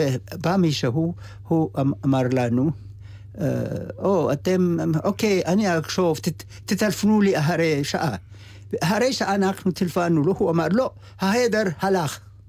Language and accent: Hebrew; Ethiopia; Hebrew is a second language; אנחנו מאתיופיה, היה לנו, גדלנו באתיופיה, מדינה שיש חופשיות וכבוד עצמי, וזה עזר לנו